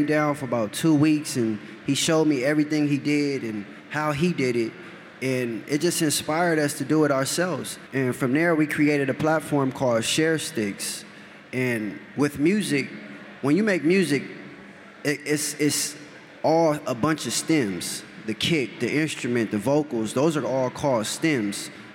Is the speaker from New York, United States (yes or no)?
no; Diamond Bar, California, United States; one of my best friends from my hometown, Diamond Bar